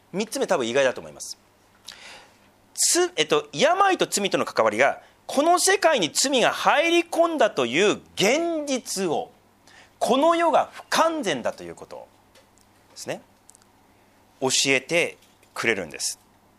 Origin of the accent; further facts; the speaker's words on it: Sendai, Miyagi, Japan; 私仙台人なのでいずいという言葉があるんですけど、